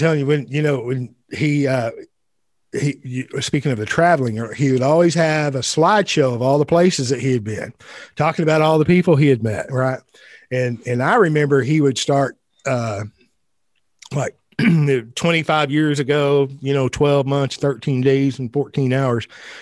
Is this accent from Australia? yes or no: no; Ireland; Well, I'm Irish as well.